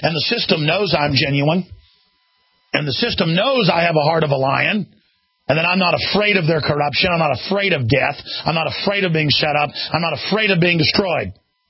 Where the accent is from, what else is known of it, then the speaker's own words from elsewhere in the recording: United States; I am an American. I'm as American as it gets. And I care about this country.